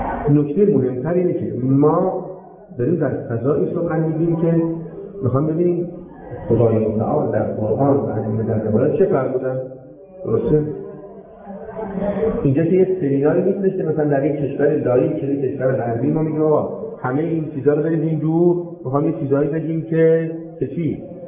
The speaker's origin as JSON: {"language": "Persian", "town": "Tehran", "region": "Tehran Province", "country": "Iran", "tie": "born or raised there", "said": "تو تهران به دنیا آمدم تو تهران زندگی کردم فرزندم تو تهران بوده"}